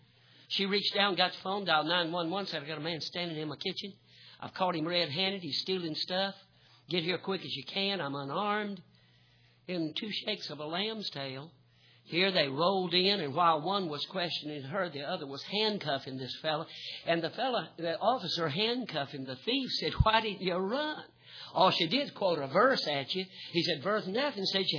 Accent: North Carolina, United States; now in Iowa, United States; And I'm from North Carolina. I've spent 39 winters in Iowa, but I'm a southern redneck.

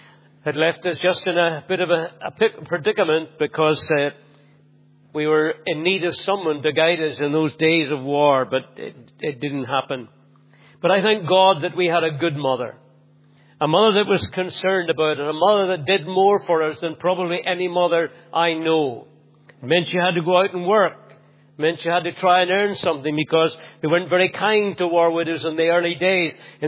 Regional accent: Scotland, United Kingdom; born there; I was born in Bonnie, Scotland.

